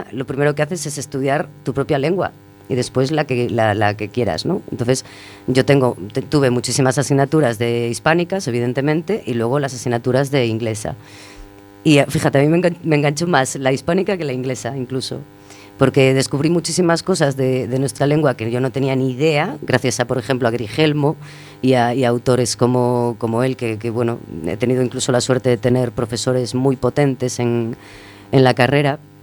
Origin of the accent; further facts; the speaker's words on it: Pontevedra, Galicia, Spain; esa carrera tenía que hacerla en mi ciudad natal, que era Pontevedra.